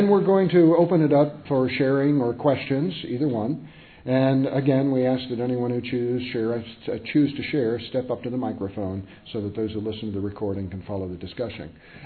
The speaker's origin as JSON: {"language": "English", "town": "Pensacola", "region": "Florida", "country": "United States", "said": "I'm from Pensacola, Florida."}